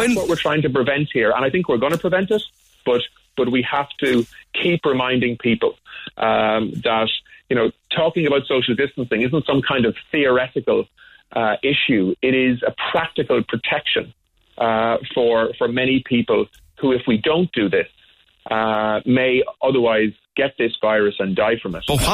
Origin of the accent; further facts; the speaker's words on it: Ireland; And we need to do all of the things that we can do as Irish people and as Irish society, in our families, in our communities